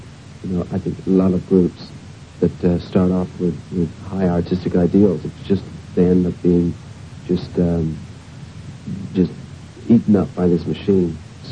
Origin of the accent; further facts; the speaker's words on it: Ireland; we never thought of ourselves as deeply Irish. We were Irish because that's where we started, formed, and that's where we grew up.